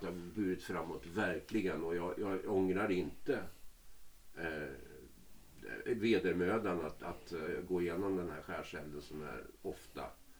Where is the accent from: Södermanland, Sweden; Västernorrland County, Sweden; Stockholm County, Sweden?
Södermanland, Sweden; Eskilstuna; jag kom ifrån Eskilstuna och det var på musikskolan då där.